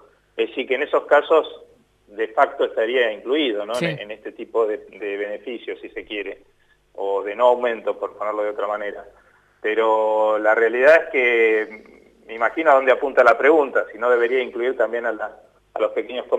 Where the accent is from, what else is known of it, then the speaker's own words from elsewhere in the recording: Buenos Aires, Argentina; yo lo hablo al revés de la mesa, en este caso como porteño